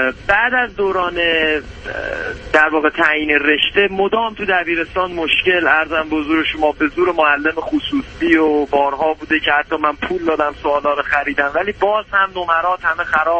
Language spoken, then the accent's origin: Persian; Iran; moved away as an adult; تازه از ایران مهاجرت کردم و دلیل این مهاجرت هم بیشتر این بوده که در ایران جزء یک اقلیت مذهبی خاصی بودم و من بک‌گراند خانواده پدریم بهایی